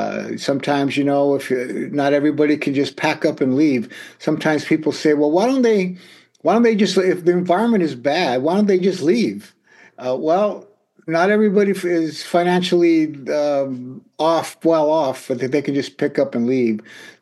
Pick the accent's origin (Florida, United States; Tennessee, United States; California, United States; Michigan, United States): California, United States; Los Angeles; I grew up in Northeast Los Angeles, which is an area known for gangs and drugs and violence and things like that. I was raised by a single mother.